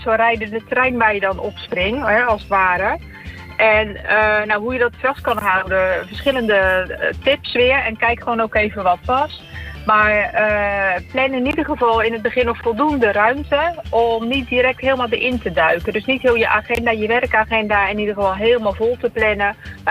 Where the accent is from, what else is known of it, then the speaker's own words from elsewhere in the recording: Rotterdam, South Holland, Netherlands; Midden-Nederland, de regio in ieder geval waar ik vandaan kom, het Rotterdamse